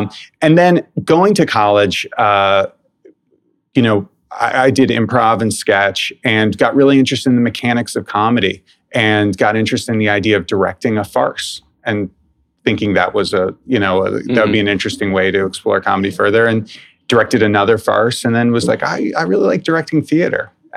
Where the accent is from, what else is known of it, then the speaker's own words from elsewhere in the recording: New York City, New York, United States; I grew up in New York City, went to school here